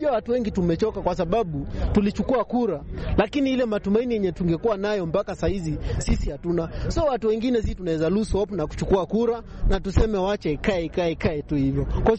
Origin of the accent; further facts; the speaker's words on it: Kisii County, Kenya; now in Nairobi, Kenya; Bado sijajiandikiza kupiga kura kwa sababu mimi natoka sehemu za Kisii